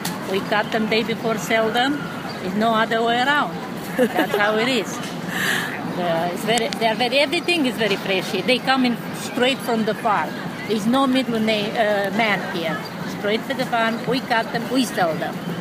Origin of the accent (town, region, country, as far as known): Romania